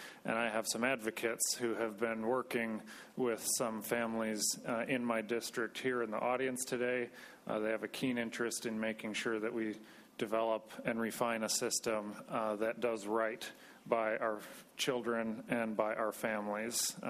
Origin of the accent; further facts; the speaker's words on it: Mille Lacs, Minnesota, United States; My hometown is Mille Lacs, and I have all or large parts of Mille Lacs, Sherburne, and Benton counties, and I have small parts in Wright, Morrison, and Kennebec counties in east central Minnesota.